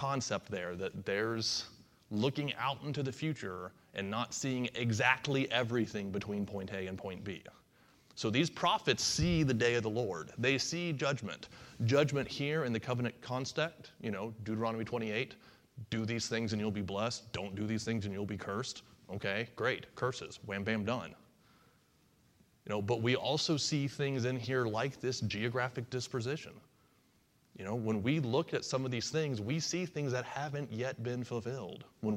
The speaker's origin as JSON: {"language": "English", "region": "West Virginia", "country": "United States", "said": "So, okay, I'm from West Virginia. I understand this concept."}